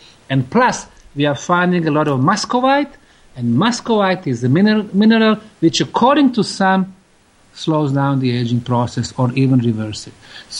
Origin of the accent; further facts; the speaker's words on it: Houston, Texas, United States; Hello, Houston. I'm from Houston also.